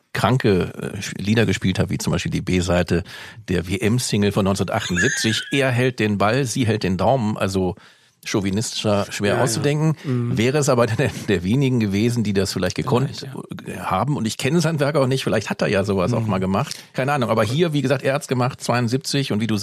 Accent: Germany; Ja, aber was müsste ich mir als Deutscher anhören, dass ich da in meinem Stechschritt rumlaufe oder was?

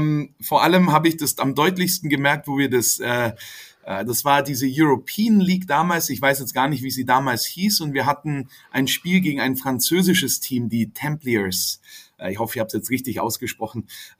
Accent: Augsburg, Bavaria, Germany; 2009 in München war es dann die näheste Möglichkeit als Augsburger

